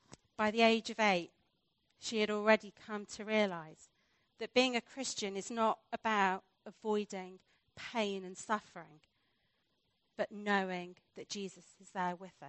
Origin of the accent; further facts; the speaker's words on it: United Kingdom; As a Brit, I must admit, I struggle to get my head around this idea of the importance of land.